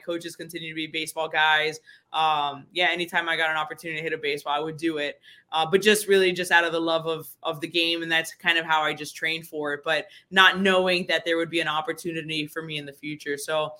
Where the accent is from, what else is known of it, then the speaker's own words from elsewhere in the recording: Miami, Florida, United States; When I was growing up in Miami, fast pitch softball had just taken off when I was about 9 years old